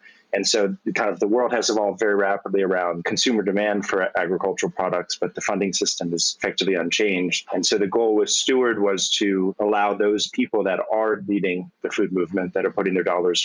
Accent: Washington, District of Columbia, United States; I grew up in Washington, D.C., in a city. You know, my mom left the farm.

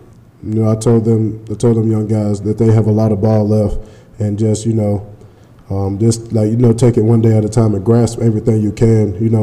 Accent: Saraland, Alabama, United States; also born or lived in Mobile, Alabama; growing up in the South, in Mobile, Alabama, raised in Sarah Land, Alabama, like, SEC was the world, you know, to us, me and my cousins, growing up.

